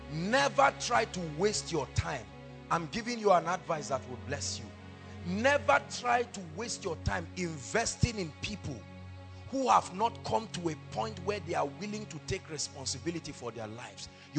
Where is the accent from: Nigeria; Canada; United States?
Nigeria; Kogi; I come from a family where no one has risen. Excuses here and there. We are from Kogi State, that's why. Excuses here and there. We're from the north, that's why.